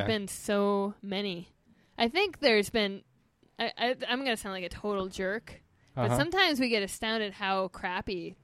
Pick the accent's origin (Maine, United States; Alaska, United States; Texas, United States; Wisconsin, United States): Wisconsin, United States; Port Washington; And I always used to get so upset because we grew up in near Port Washington.